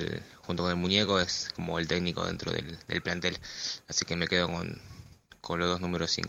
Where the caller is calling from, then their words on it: Martín Coronado, Buenos Aires Province, Argentina; Buenas noches … de Martín Coronado.